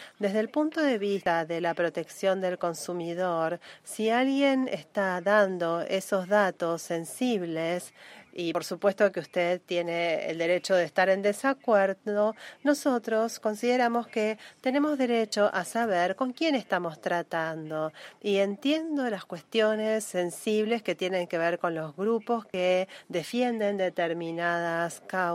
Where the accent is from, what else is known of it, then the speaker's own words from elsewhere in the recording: Ghana; soy de Uganda, de Ghana, perdón.